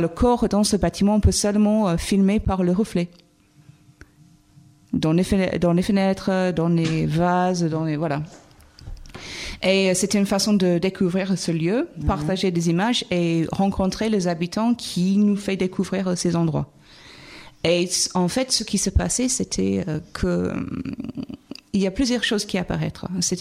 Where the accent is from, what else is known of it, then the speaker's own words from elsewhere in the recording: United Kingdom; born there; French is a second language; moved away; le référendum par rapport au Brexit était un choc, mais je me suis dit, bon, je ne connais pas mon pays natal. Mais en même temps, c'est normal, je ne vis plus là-bas.